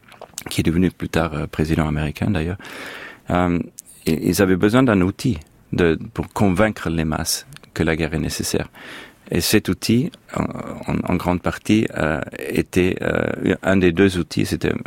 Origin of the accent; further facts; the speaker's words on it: Austria; j'ai dû répéter des phrases catholiques dans mon enfance en Autriche.